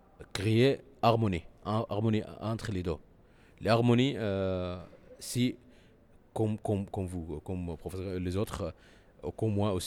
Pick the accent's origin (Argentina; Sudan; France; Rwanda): Sudan; French is a second language; Je suis une autre, une personne différente, malgré que je viens du Soudan.